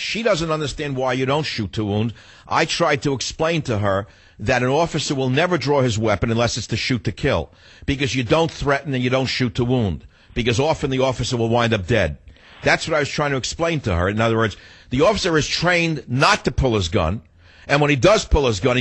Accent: San Francisco, California, United States; let me take one call from my hometown station in San Francisco, KSFO.

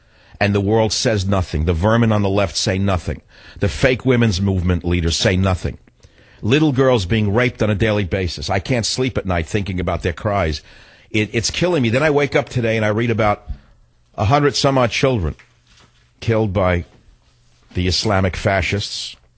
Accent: United States; born there; I mean, I don't speak Hopi, but I was born here in the United States of America. I'm a Native American, aren't you?

